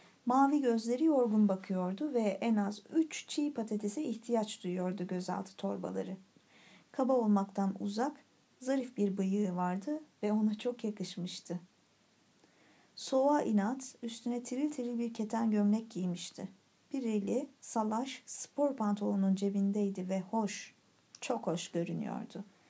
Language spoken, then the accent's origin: Turkish; Mersin, Turkey; İstanbul'dan geldim ben de ama oralı değilim. Mersin, evet Mersinliyim ben.